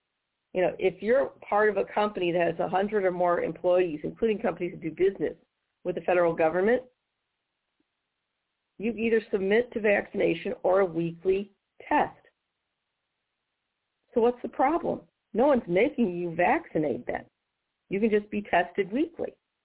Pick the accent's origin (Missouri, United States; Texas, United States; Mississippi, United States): Missouri, United States; But many states, including here in my home state of Missouri